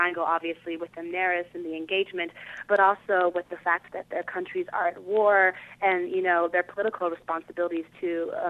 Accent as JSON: {"language": "English", "town": "Columbus", "region": "Indiana", "country": "United States", "tie": "born or raised there", "said": "I come from Columbus, Indiana, not too far from Bloomington. So very excited to be coming home and getting to perform near my hometown."}